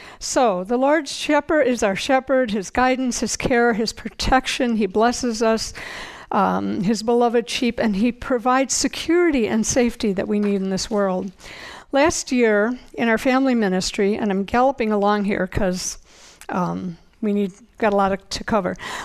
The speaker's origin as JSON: {"language": "English", "town": "Chicago", "region": "Illinois", "country": "United States", "tie": "born or raised there", "said": "I was born and raised in Chicago, and for years, we lived there for 40 years."}